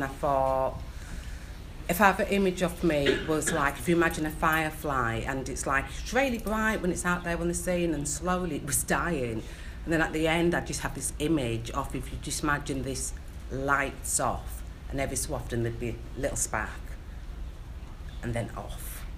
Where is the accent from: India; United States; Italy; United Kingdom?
United Kingdom; Leeds, Yorkshire and the Humber; I come from Leeds, Chapel Town, working class black area.